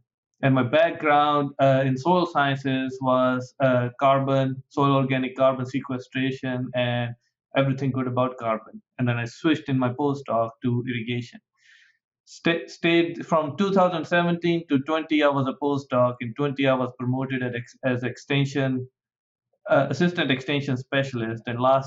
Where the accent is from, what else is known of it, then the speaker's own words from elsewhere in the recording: Punjab, India; English is a second language; moved away as an adult; now in United States; So I grew up in India, in a state called Punjab, and it's also called the breadbasket of India